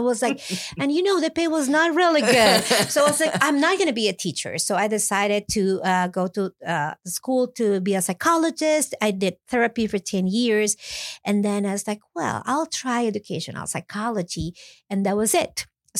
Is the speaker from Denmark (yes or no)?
no; Peru; English is a second language; now in United States; I was born and raised in Peru. In Peru, and I came here 20 years ago.